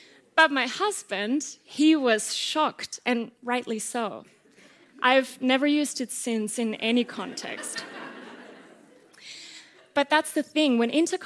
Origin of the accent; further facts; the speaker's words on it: Austria; first language Austrian German; English is a second language; What I didn't tell you so far is that I'm from Austria, so my first language is Austrian German